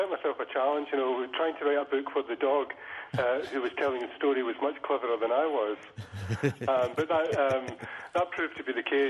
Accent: Scotland, United Kingdom; when I was growing up in Scotland

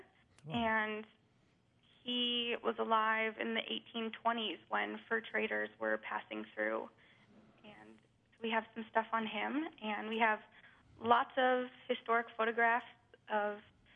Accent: Munising, Michigan, United States; Well, I'm from Munising, so that's why.

